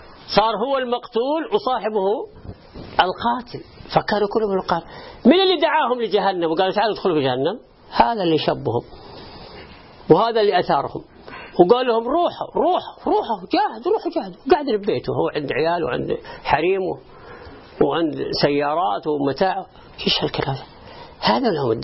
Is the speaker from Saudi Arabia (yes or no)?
yes; Saudi Arabia; كان عندنا في السعودية نلزم الجماعة ونلزم ملكنا